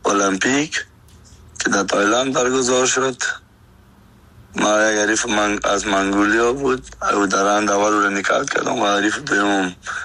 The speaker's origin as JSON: {"language": "Persian", "country": "Afghanistan", "moved": "as an adult", "said": "از سن خورترکی از 14 سالگی تا که از افغانستان برام آمدیم 20 ساله بودم"}